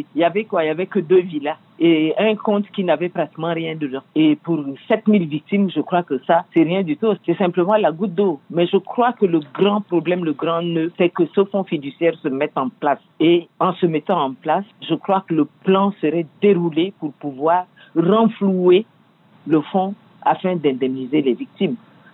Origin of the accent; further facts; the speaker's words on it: Chad; je suis tchadienne.